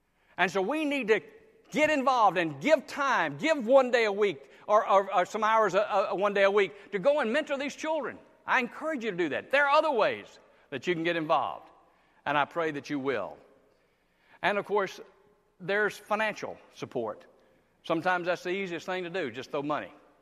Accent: Mississippi, United States; now in Brandon, United States; I live in Brandon, never have lived in Jackson. I am from North Mississippi, Panola County, but God brought me here.

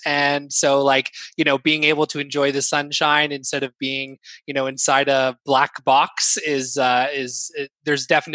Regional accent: Ottawa, Ontario, Canada; I grew up in Ottawa, so I went to Canterbury High School for the performing arts.

